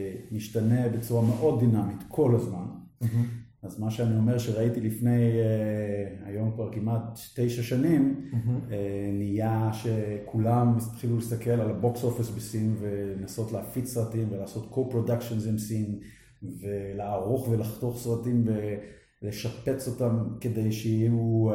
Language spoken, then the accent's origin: Hebrew; Ramat HaSharon, Tel Aviv District, Israel; moved away as an adult; also born or lived in Netherlands; אני במקור כאן נולדתי בהולנד, גדלתי בארץ, ברמת השרון, ואחרי שירותי הצבאי עברתי לניו יורק להשלים את לימודיי, את ה-BA, ומשם ל-UCLA בלוס אנג'לס